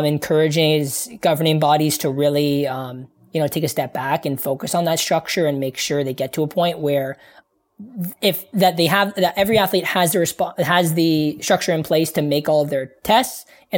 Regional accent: Canada; with my experience as a Canadian athlete, I have to, you know, I have to do an educational platform every year

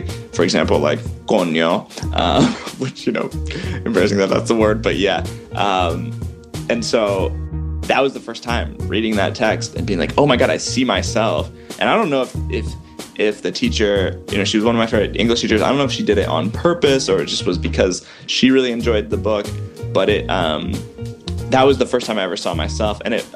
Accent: Ohio, United States; now in New York City, United States; I didn't understand what it means to be Dominican until my 20s, when I moved to New York City. Because I grew up in Ohio, and I really had no models.

